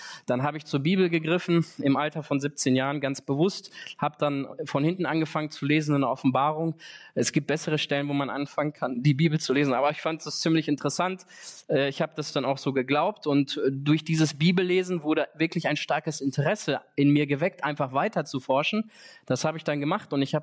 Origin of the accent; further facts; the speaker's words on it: Espelkamp, North Rhine-Westphalia, Germany; Ich komme aus Espelkamp, bin dort in dieser Stadt geboren und aufgewachsen.